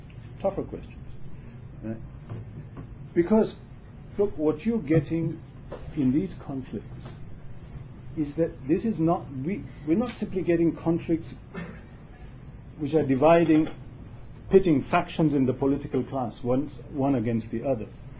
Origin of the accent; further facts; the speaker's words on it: Uganda; I come from Uganda.